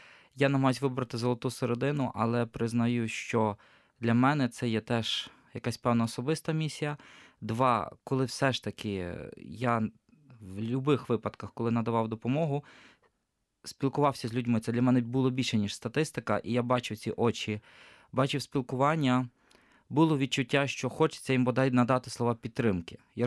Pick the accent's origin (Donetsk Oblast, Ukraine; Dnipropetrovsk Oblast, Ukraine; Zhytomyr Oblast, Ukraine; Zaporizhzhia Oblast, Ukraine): Donetsk Oblast, Ukraine; Sloviansk; also born or lived in Poland; now in Lviv, Ukraine; Я сам зі Слов'янська. Але вже роками живу у Львові, але перед тим навчався і жив в Польщі.